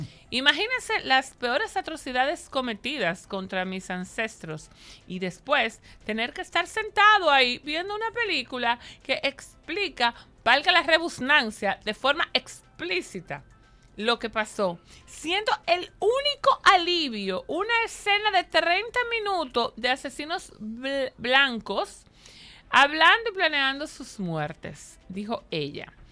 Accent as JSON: {"language": "Spanish", "country": "Spain", "said": "voy a hablar como una española de España"}